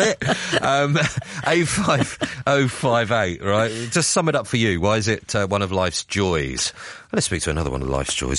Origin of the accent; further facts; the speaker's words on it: Guyana; I always loved fishing as a child, growing up in Guyana.